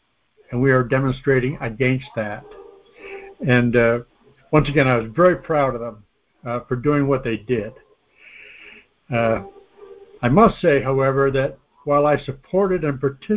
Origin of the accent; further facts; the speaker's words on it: Canada; I think because I'm Canadian